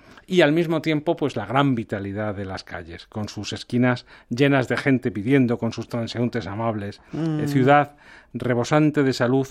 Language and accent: Spanish; Spain; accent: Spanish; a todas les parecía peculiar mi acento español y no digamos mi nombre.